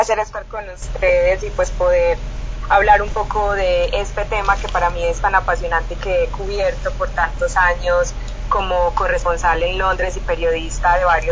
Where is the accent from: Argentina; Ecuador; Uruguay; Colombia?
Colombia; Yo soy colombiana